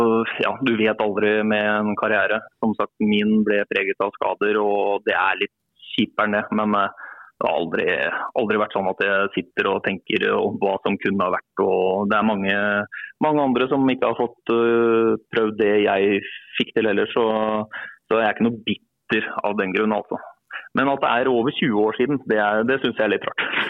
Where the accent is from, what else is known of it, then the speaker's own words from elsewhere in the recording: Koppang, Innlandet, Norway; also born or lived in Trysil; jeg kommer fra Koppang, og spilte der til jeg var guttespiller